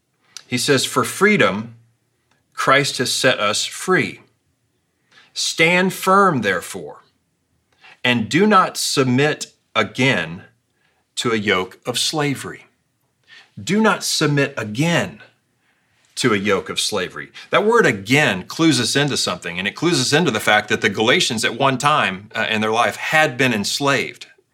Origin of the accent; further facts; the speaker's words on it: United States; I'm an American. I live in the land of the free.